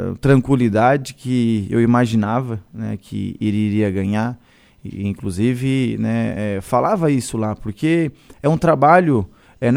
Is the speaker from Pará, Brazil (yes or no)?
no; Criciúma, Santa Catarina, Brazil; now in Morro da Fumaça, Brazil; Eu vim de Criciúma, lá do bairro Renascer, na antiga Mina 4.